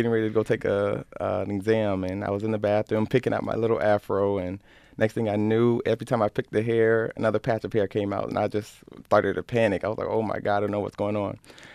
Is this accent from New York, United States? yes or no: yes; Rochester, New York, United States; I grew up right here in the city of Rochester. I grew up with my mother and father in the city.